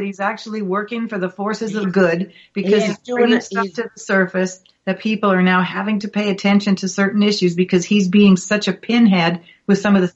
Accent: Canada; I'm Canadian. I'm up here in Canada. You know, I'm Canadian and I'm British

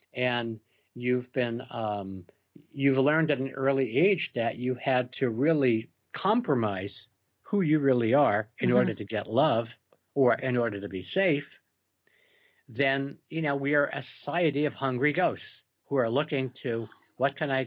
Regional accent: New York, United States; moved away; I'm from New York, and New Yorkers are noted for their bluntness. And I haven't lived there in many years.

